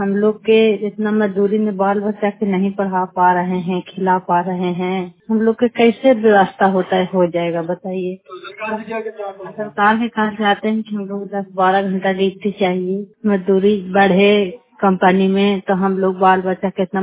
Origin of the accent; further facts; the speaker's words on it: Bihar, India; now in Manesar, India; मैं बिहार के रहने वाला हूँ, आईएमटी मनेश कासम में रहते हैं हम लोग।